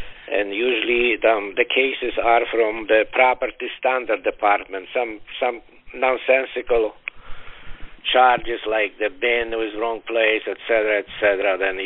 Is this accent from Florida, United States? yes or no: yes; Florida, United States; from Florida.